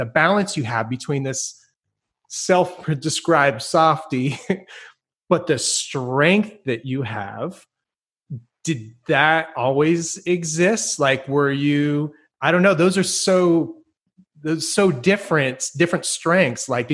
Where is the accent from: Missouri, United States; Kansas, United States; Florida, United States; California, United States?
California, United States; San Francisco; born there; I was born in San Francisco, so it just gets stamped on you.